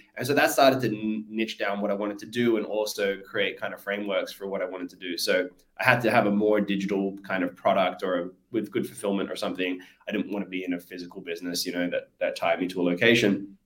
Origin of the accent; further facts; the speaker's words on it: Australia; now in United States; So I'm from Australia originally. Live in the US now, San Diego, San Francisco, between there.